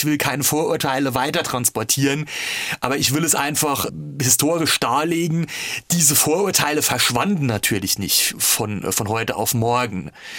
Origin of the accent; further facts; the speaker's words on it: Altenglan, Rhineland-Palatinate, Germany; die gibt's in meinem Heimatdorf Altenglan auch.